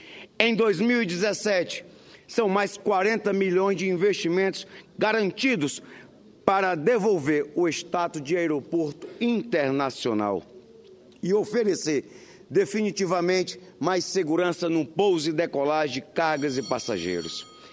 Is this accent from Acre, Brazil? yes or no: yes; Cruzeiro do Sul, Acre, Brazil; Na última semana estivemos na minha terra natal, em Cruzeiro do Sul